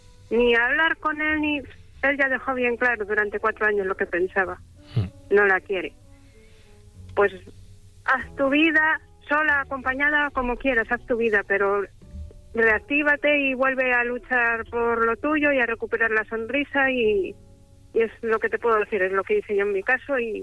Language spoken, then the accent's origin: Spanish; Asturias, Spain; Asturiana.